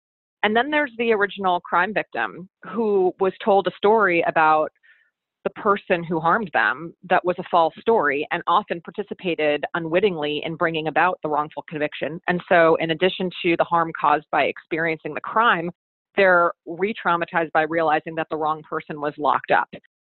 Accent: Pennsylvania, United States; So for example, my home state of Pennsylvania doesn't offer them a dime.

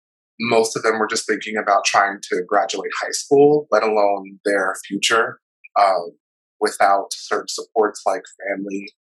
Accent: New York, United States; I'm originally from Long Island.

